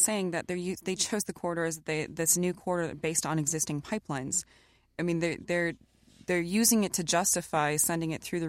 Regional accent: International Falls, Minnesota, United States; I would start out by saying that I'm born and raised in International Falls, Minnesota. I'm a Anishinaabe, so a tribal member also from Treaty 3 on the other side of the border.

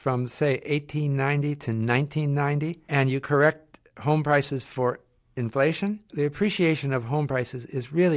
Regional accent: Detroit, Michigan, United States; I come from Detroit, and I kind of have a feeling for that city.

